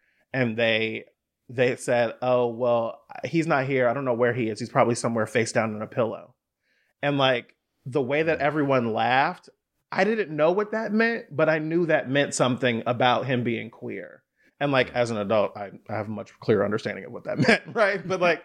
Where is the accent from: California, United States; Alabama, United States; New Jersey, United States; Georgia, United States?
California, United States; But like, I grew up in the Bay Area, but I'm in heavily in the church, right?